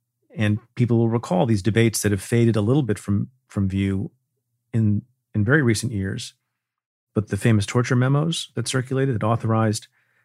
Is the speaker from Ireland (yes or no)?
no; New York City, New York, United States; But as an American, as a New Yorker, I think that would have brought the city to its knees